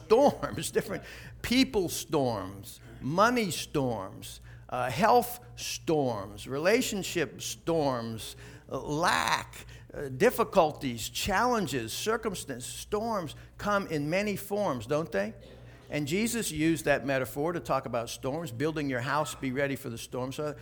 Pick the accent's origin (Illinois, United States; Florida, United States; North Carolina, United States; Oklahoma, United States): Florida, United States; I was born in Florida, lived here pretty much my whole life.